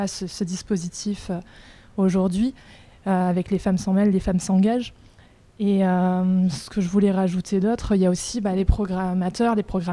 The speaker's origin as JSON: {"language": "French", "region": "Nouvelle-Aquitaine", "country": "France", "said": "Moi, je viens de la Haute-Vienne."}